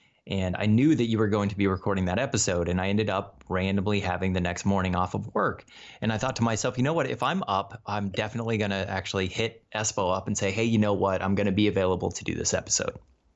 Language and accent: English; Tucson, Arizona, United States; I really appreciated you having somebody from Tucson on. So I'm from Tucson. I miss Tucson. I always think about the U of A and Fourth Avenue and breakfast burritos.